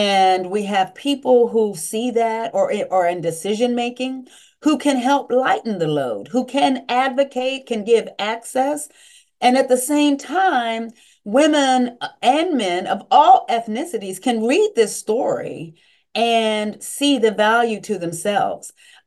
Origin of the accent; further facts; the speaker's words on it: United States; I grew up in the Western Pennsylvania, Eastern Ohio region of the country. It's 95% white.